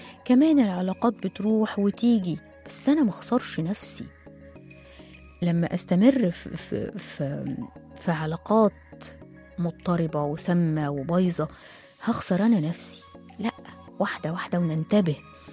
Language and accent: Arabic; Egypt; إحنا عندنا في مصر نيش